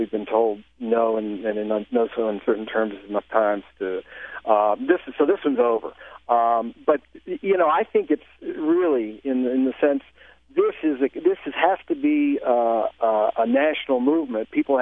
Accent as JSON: {"language": "English", "region": "California", "country": "United States", "said": "because we're from California. Dennis works in San Francisco, and I work at Walnut Creek."}